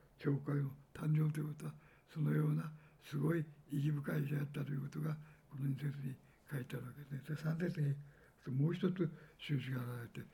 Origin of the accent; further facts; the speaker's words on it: Kumamoto, Japan; 私は熊本ですけどね、